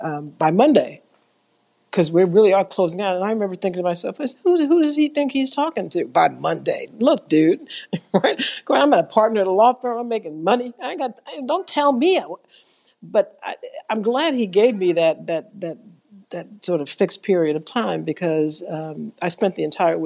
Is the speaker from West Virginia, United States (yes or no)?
no; New York, United States; I grew up in New York, in the South Bronx, in the projects, and I have two older brothers